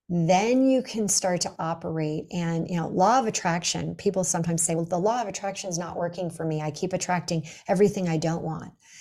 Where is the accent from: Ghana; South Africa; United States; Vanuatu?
United States; Los Angeles, California; I grew up in Los Angeles and you know, the rains would come, the ants would come.